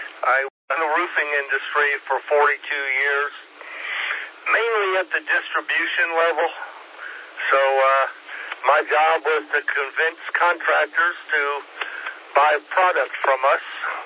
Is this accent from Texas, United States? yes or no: no; Atlanta, Georgia, United States; now in South Carolina, United States; We're from the Atlanta area. Still have a home back in Atlanta.